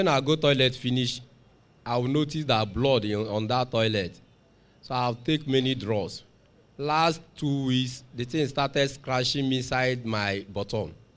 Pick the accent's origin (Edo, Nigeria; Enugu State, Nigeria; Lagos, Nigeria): Enugu State, Nigeria; I'm from Enugu State.